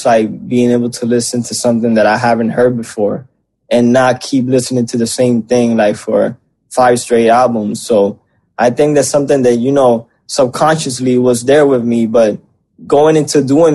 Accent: Puerto Rico; the dreams that you know we have growing up in Puerto Rico

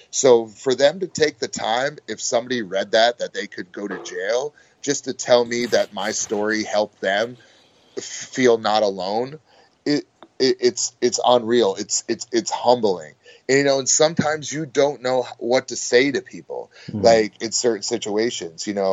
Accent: United States; Because I'm American. I don't know what Good Morning Britain is.

